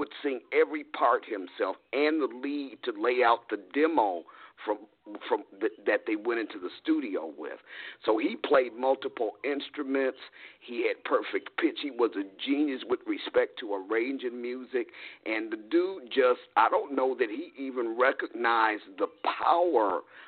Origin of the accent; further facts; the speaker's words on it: Michigan, United States; also born or lived in Chicago, Illinois; See, I grew up in Backwoods, Michigan. I'm a Chicago girl, born there, but I was reared in Michigan, so I was off the music scene.